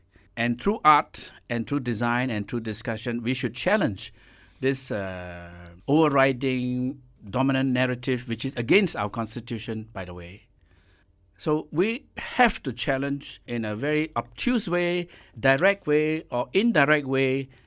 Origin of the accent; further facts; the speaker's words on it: Malaysia; I'm 68 years old. I've been consciously aware that to be proud of as a Malaysian, our Chinese narrative is just as important